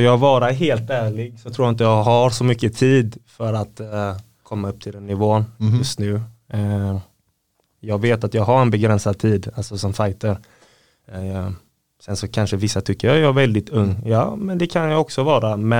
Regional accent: Thailand; Nej, jag är inte afghan. Jag är thai.

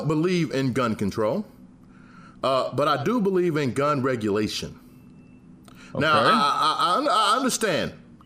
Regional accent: Georgia, United States; I'm from Southern Georgia, and that's how we refer to the blacks down here.

